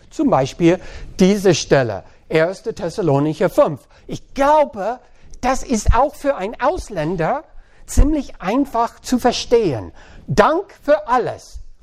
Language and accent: German; United States; German is a second language; now in Germany; ich bin Amerikaner, aber ich wohne die meisten mein Leben über die Hälfte in Deutschland. Das heißt, irgendwo bin ich mitten im Atlantik, Ozean.